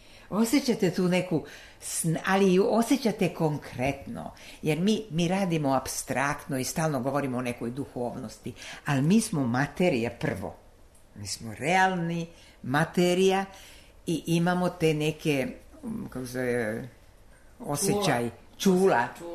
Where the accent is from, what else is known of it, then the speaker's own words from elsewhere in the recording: Novi Banovci, Vojvodina, Serbia; Ja sam odrasla u Novim Banovcima i išla sam u školu sa Švabima, nemački. I Hrvati su bili u Novim Banovcima. Kod kuće su moji govorili slovački.